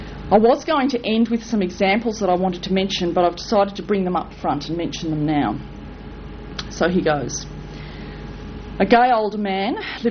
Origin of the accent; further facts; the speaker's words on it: Sydney, New South Wales, Australia; also born or lived in Central Australia; now in Adelaide, Australia; We are both originally from Sydney. We then lived in Central Australia for over a decade, and we're now living in Adelaide